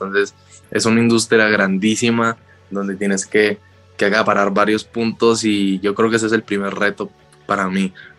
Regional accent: Guatemala; also born or lived in Colombia; prácticamente toda mi infancia la pasé en Colombia, pero tengo amigos, o sea, prácticamente crecí en Guatemala y Colombia. Estudié en las dos partes también en el colegio.

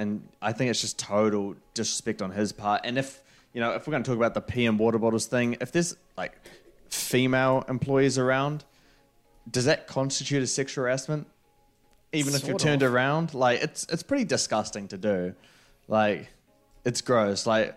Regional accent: New Zealand; Despite the fact that I'm from New Zealand. Guys, I'm from New Zealand. I can say this.

